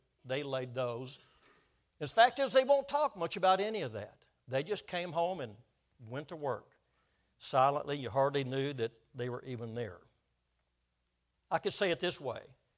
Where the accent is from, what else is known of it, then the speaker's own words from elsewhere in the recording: Waco, Texas, United States; born there; I was born in Waco, Texas, and, of course, I was born during the war, World War II